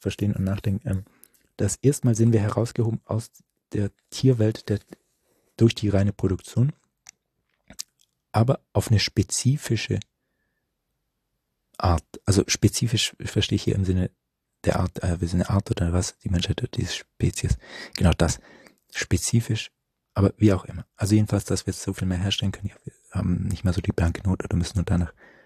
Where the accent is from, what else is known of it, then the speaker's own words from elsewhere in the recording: West Germany, Germany; born there; ist ja wie ich auf dem Territorium von Westdeutschland geboren.